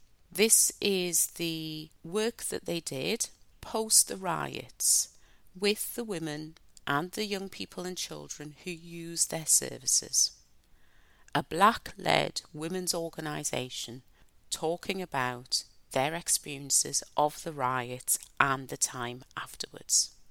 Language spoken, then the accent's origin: English; North East England, United Kingdom; born there; I'm born in the Northeast, I have a British passport, I am a British citizen.